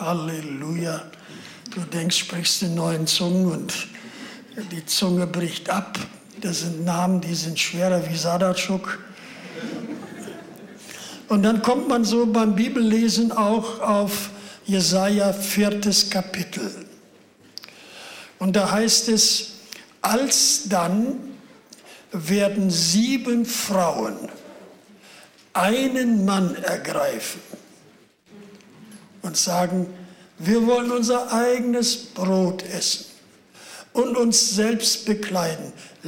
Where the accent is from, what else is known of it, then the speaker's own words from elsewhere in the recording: Lower Saxony, Germany; Ich habe meine Kindheit in Ostfriesland zugebracht. Da sagt man den ganzen Tag Moin Moin.